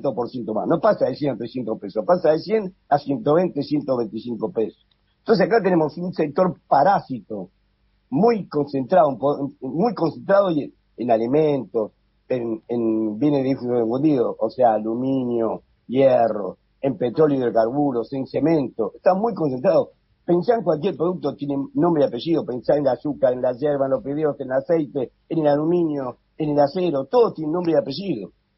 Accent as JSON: {"language": "Spanish", "region": "Tucumán", "country": "Argentina", "said": "soy tucumano, somos tímidos para el trabajo"}